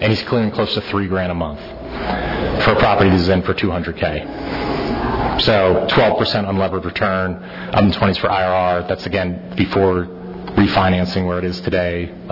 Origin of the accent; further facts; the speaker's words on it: Newtown Square, Pennsylvania, United States; I'm a Philly native myself. I grew up in Newtown Square.